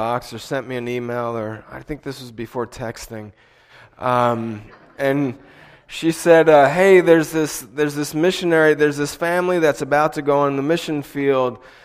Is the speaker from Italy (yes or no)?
yes; Italy; if you count the 9 years that I grew up in Italy as a missionary kid.